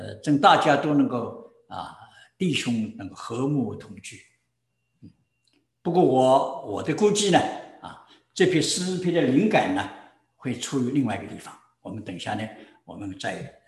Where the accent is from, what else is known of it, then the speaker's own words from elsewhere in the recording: Taiwan; 就是番石榴，就是我们台湾人叫芭乐吧。